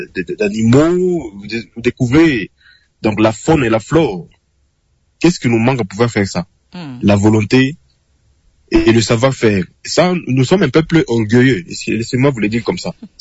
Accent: DR Congo; l'erreur hein, que nous avions commise dans l'ensemble en tant que Congolais

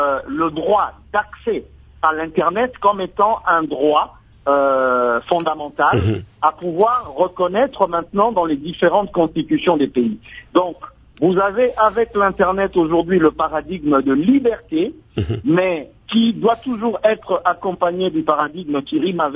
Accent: DR Congo

